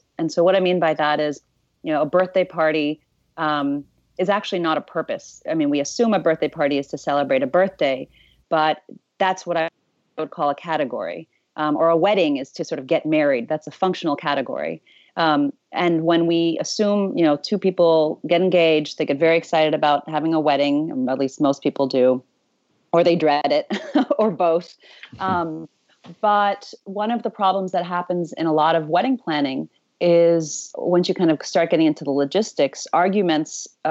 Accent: Zimbabwe; born there; I was born in Zimbabwe, perhaps uncommon place to be born. And I come from two different worlds.

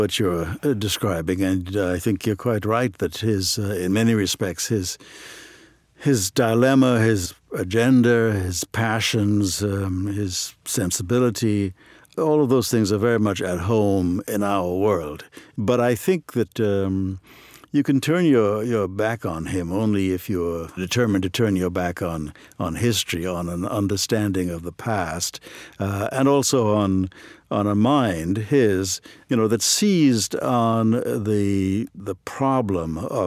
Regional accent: Trinidad & Tobago; moved away as an adult; now in United States; I grew up in Trinidad and Tobago, mm-hmm. yes. I came to this country when I was in my mid-20s okay. to go to college.

